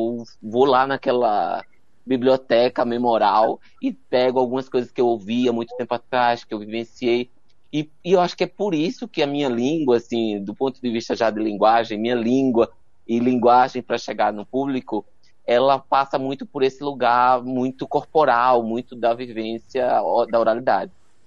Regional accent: Pernambuco, Brazil; moved away as an adult; Antes de vir para cá, eu saí de Pernambuco em 2000, mas antes eu trabalhava com comunidades da periferia, comunidades, eu era da periferia, né?

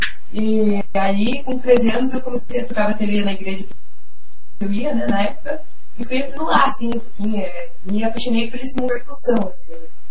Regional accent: Paraná, Brazil; Isso, lá era o cara, cresci lá.

